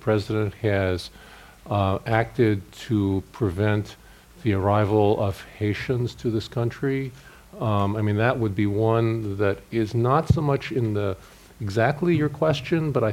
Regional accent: San Francisco, California, United States; I mean, I think about growing up in San Francisco in the 60s and think about sort of what it meant to be a Japanese American at that time

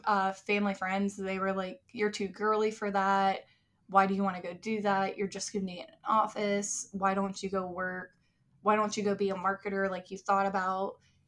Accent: Florida, United States; born there; I was born here in Palm Beach County.

